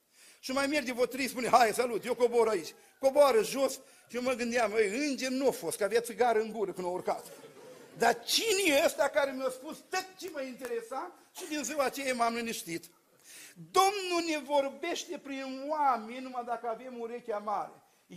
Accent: Suceava, Suceava County, Romania; Și stă, de unde ești? Ia Suceava. Din Suceava, de unde? Îi spun eu, de unde?

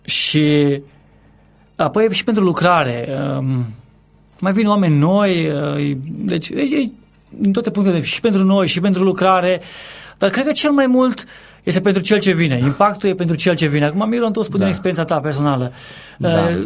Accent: Arad, Arad County, Romania; În sensul că în român, în Arad, sunt arădean, sunt român 100%.

